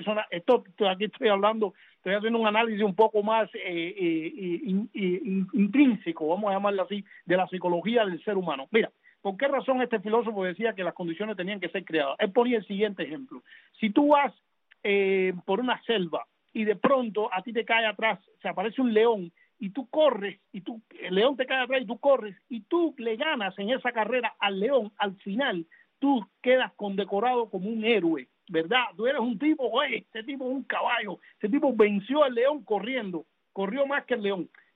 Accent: Cuba; yo quiero mucho mi pueblo, yo me siento parte de ese pueblo, soy cubano

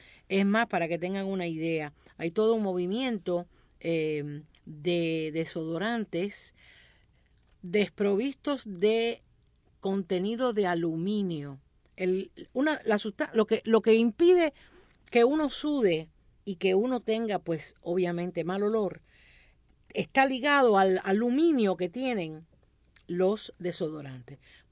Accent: Cuba; Uno como cubano piensa en desodorante.

